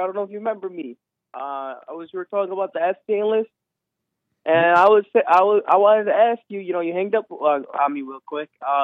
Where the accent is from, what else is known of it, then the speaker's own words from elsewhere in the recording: United States; So as an American, so I want to, there's more to it.